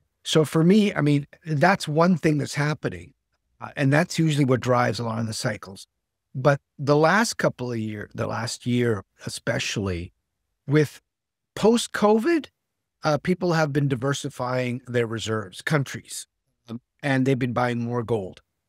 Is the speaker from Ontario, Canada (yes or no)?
no; Winnipeg, Manitoba, Canada; growing up in Winnipeg when we didn't have an NHL team